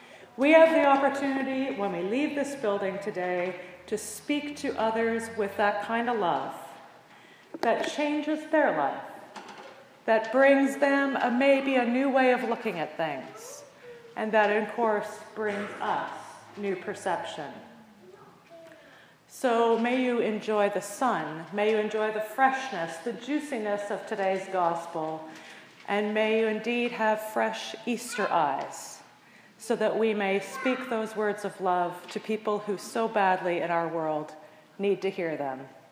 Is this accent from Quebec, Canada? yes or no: yes; Quebec, Canada; I had never seen, growing up in Western Quebec in those days, what a real apricot looked like.